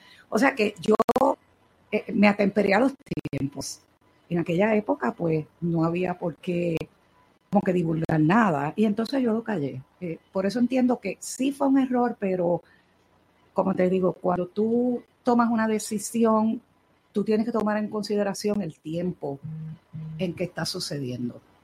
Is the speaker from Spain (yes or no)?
no; Corozal, Puerto Rico; Yo soy de Corozal.